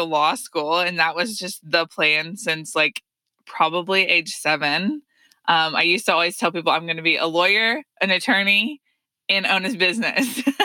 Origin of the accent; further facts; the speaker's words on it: Hot Springs, Arkansas, United States; I'm originally from Hot Springs, a town here in Arkansas, for those of you that are not from the state.